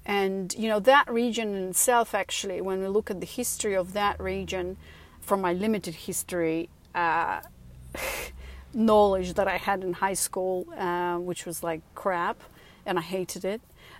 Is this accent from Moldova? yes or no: yes; Moldova; English is a second language; I come from Moldova. I was born in Moldova, the poorest country in Europe. My mother is Moldovan slash Romanian.